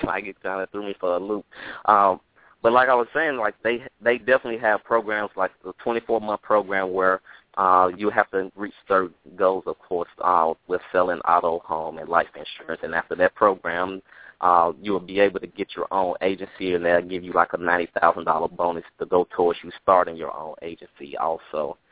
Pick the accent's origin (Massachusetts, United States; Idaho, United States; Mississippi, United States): Mississippi, United States; I'm from Mississippi, and I definitely don't see it there, and even out here, it's none at all.